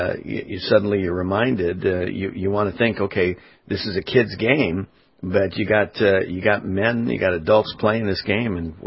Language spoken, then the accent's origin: English; Anaheim, California, United States; as I mentioned, when I was growing up in Anaheim